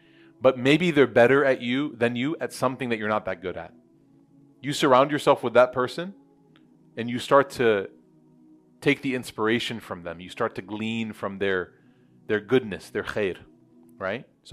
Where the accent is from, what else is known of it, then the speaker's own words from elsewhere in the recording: Chicago, Illinois, United States; I grew up in Chicago. I'm married to a Desi